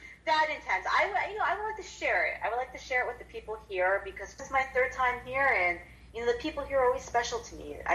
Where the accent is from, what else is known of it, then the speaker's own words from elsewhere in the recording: New York, United States; I'm from New York.